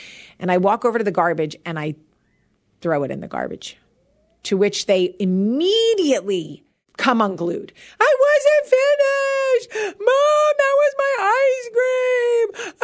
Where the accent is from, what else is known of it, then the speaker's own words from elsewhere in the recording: New Jersey, United States; now in Birmingham, United States; I'm not from the South. I'm from New Jersey and I live in Birmingham, Alabama